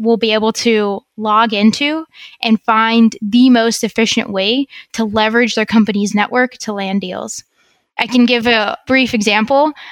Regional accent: Belarus; I'm actually originally from Belarus. So that's one of the four countries that I've lived in.

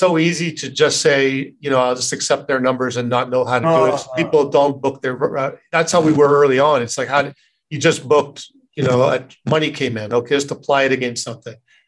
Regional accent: Montreal, Quebec, Canada; born there; I was born actually in another country. I was born in Montreal, Canada. So a bilingual city.

